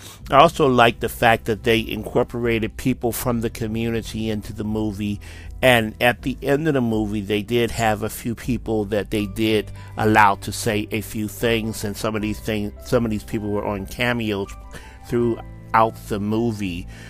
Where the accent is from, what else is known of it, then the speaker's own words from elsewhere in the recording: Philadelphia, Pennsylvania, United States; I grew up in the Story Mansion section of Philadelphia, which is a section where this movie is actually taking place